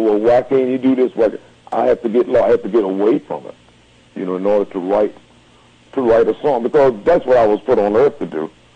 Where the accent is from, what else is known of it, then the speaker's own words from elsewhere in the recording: Norfolk, Virginia, United States; now in Detroit, United States; That was the first thing that I heard when I came to Detroit from Norfolk, Virginia